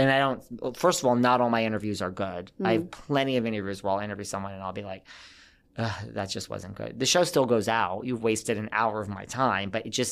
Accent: New York, United States; I said like, you know, I'm from New York and like, you know, we're outspoken, like New Yorkers

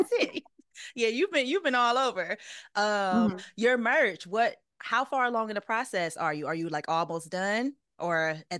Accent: Louisiana, United States; I like to use Louisiana hot sauce or Crystal hot sauce because I'm from Louisiana.

